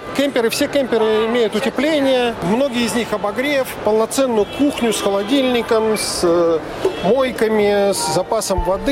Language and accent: Russian; Ukraine; Мы приехали к вам из Украины.